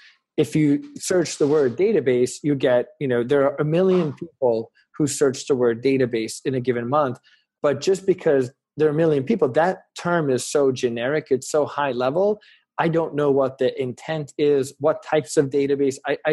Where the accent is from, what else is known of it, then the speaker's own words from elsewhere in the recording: Hungary; now in United States; And, you know, we came from Hungary, which was a, you know, post-Soviet country where they didn't have consumer education nearly as much as in the US.